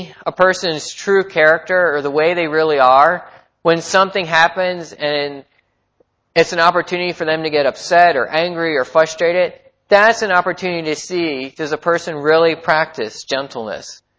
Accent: Pennsylvania, United States; I had the opportunity to serve at a Christian camp in Pennsylvania, my home state.

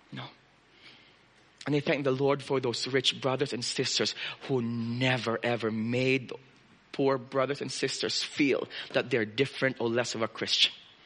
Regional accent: Philippines; moved away; And I feel that when I came here, I never felt like I'm Filipino. Never. I'm sure you're struggling sometimes with my accent.

